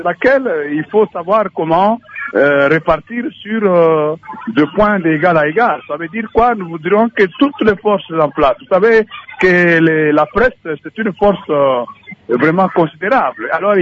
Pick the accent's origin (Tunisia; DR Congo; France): DR Congo; nous avons ici, chez nous, en République démocratique du Congo